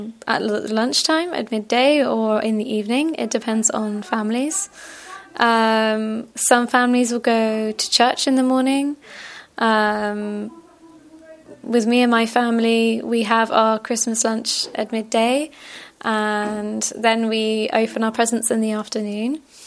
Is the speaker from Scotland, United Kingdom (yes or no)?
no; London, United Kingdom; I'm from London in England.